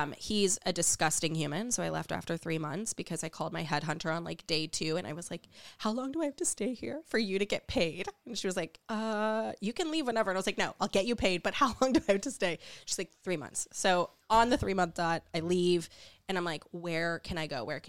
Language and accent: English; Afton, United States; You know, I'm from Afton. We grew up with, you know, like lower middle class.